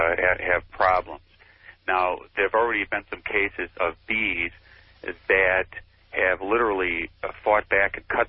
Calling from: Dubuque, Iowa, United States; I'm calling from Dubuque, Iowa.

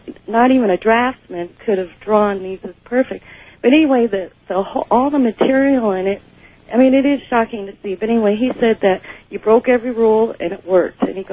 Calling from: South Lake Tahoe, California, United States; I'm calling from South Lake Tahoe.

